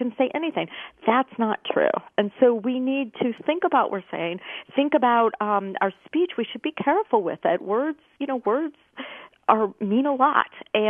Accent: Midwest, United States; I'm a Midwesterner, and that one was new to me, too.

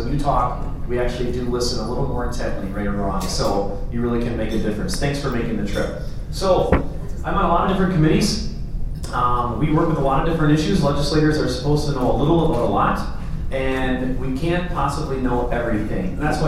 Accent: Rice Lake, Wisconsin, United States; I'm from Rice Lake. I don't live in Rice Lake anymore, right?

